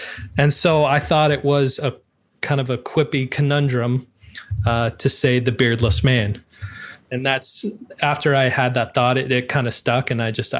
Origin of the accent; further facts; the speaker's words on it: Montana, United States; Cause I grew up in Montana. And so, you know, mountain men homes, things like that.